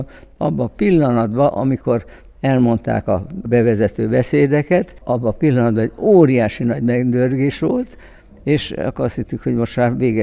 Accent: Debrecen, Hajdú-Bihar, Hungary; now in Budapest, Hungary; Hát én eredetileg is, mert ugye én Debrecenben születtem, tehát nekem az első rendű otthonom az nem Budapest, hanem Debrecen. Mert én a gyerekkori éveimet, a legboldogabb éveimet az életemben, azt itt töltöttem

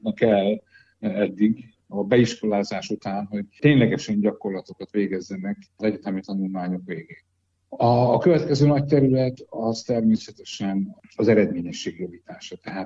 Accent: Gyula, Békés, Hungary; Egyébként gyulai vagyok.

